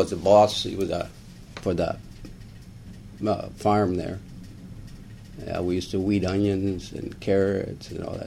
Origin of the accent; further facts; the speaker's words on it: Sheridan, Michigan, United States; Yeah, I used to live in Stanton. Mm-hmm. I grew up in Sheridan. And then when I got married, we moved to Stanton.